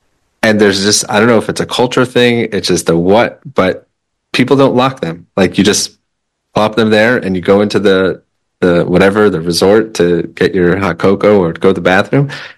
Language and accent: English; Colorado, United States; moved away; So I grew up in Colorado and I grew up skiing Copper Mountain.